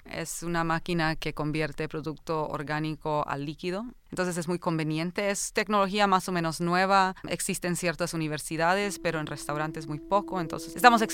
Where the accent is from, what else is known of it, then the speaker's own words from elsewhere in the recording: Honduras; now in Philadelphia, United States; Yo vengo de Honduras, yo me crié en una finca, me crié con una mamá que siempre hacía todo hecho en casa, todo fresco.